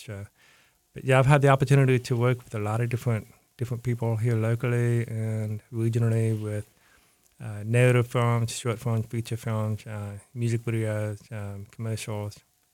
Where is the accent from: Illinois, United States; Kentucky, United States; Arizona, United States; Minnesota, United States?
Kentucky, United States; No, I'm from Kentucky.